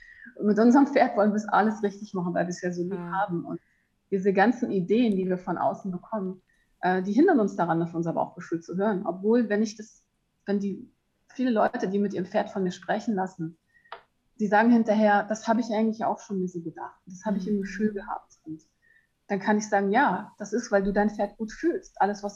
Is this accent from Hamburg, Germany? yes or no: yes; Hamburg, Germany; Und ich bin in Hamburg aufgewachsen am Stadtrand